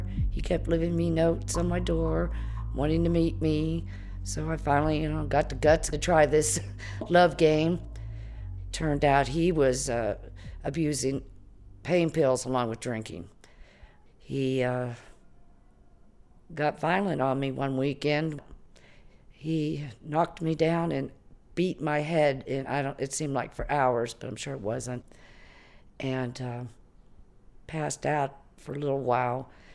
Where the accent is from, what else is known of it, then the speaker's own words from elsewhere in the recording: Pittsburgh, Pennsylvania, United States; I'm from Pittsburgh, Pennsylvania.